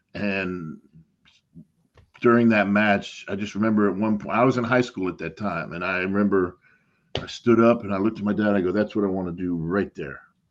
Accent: Miami, Florida, United States; I grew up in Miami, Florida, most of my life

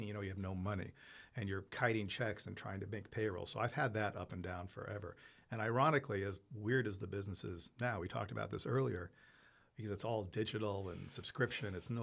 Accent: Italy; Well, in the 60s, I mean, growing up in Italy, I grew up in Italy.

